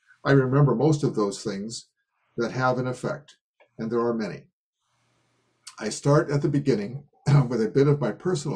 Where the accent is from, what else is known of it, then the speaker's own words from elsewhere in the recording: Tigard, Oregon, United States; … And I'm from Tigard, which is close to the Zendo in terms of airline miles.